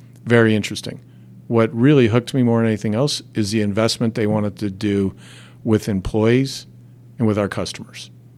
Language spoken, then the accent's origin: English; Ohio, United States; also born or lived in Pittsburgh, Pennsylvania; I'm from Pittsburgh originally and moved to Ohio for middle school and high school, and I just like the work ethic in this region.